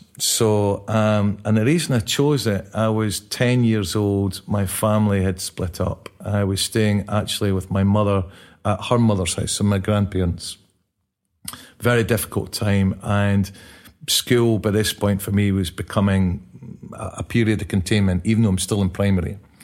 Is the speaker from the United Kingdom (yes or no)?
yes; Kirkcaldy, Scotland, United Kingdom; also born or lived in Edinburgh; And then we grew up in Fife, just outside Kirkcaldy, as two brothers with two parents who had their own issues.